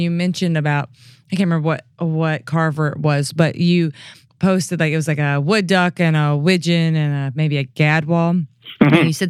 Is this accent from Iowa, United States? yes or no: no; Mississippi, United States; I grew up in Mississippi and on private land